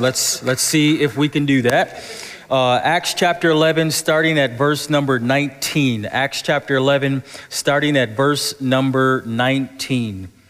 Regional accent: Buffalo, New York, United States; We stopped in Buffalo, New York, my hometown, and we went to the church where I grew up in.

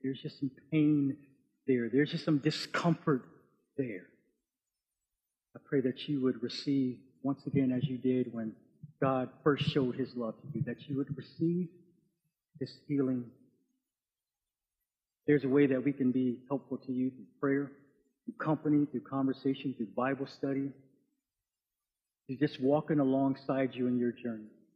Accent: Buffalo, New York, United States; have fond memories of our connections together at the Linwood Church of Christ where I grew up in Buffalo.

